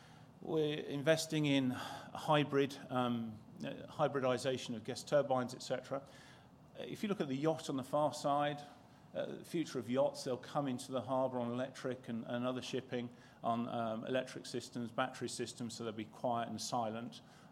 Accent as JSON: {"language": "English", "region": "London", "country": "United Kingdom", "tie": "born or raised there", "said": "I was brought up in London at the end of the ILS beam into Heathrow, where aircraft turned"}